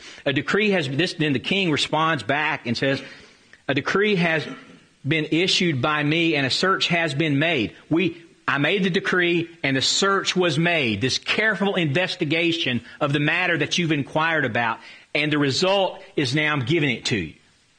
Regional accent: the South, United States; accent: southern; Spanish would not sound good coming from me anyway with my southern accent.

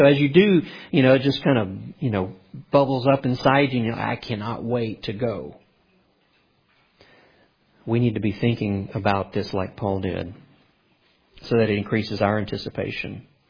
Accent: El Paso, Texas, United States; born there; I was born in El Paso, Texas, so my birth certificate is in Austin.

